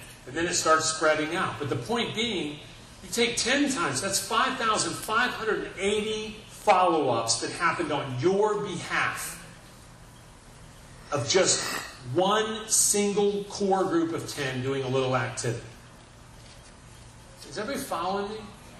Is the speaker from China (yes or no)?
no; Canada; I'm Canadian.